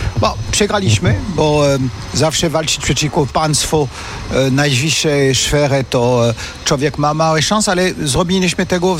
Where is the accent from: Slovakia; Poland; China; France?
France; now in Vilnius, Lithuania; jestem Francuzem. Moja rodzina wyemigrowała do Francji po powstaniu listopadowego